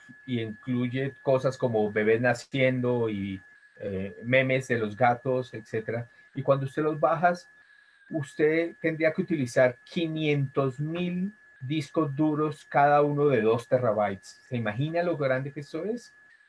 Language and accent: Spanish; United States; En mi país, cuando el doctor Fauci habla, la gente lo escucha.